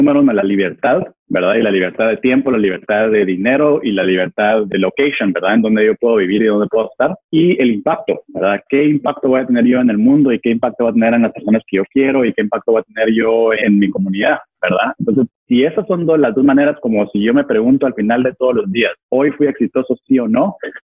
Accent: Guatemala; moved away as an adult; now in United States; yo soy originalmente de Guatemala, vine a vivir a Estados Unidos aquí cuando vine a la universidad

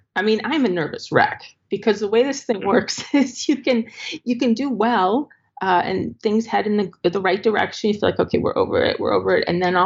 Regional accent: Chicago, Illinois, United States; I grew up in the Chicago area and my husband grew up in New York.

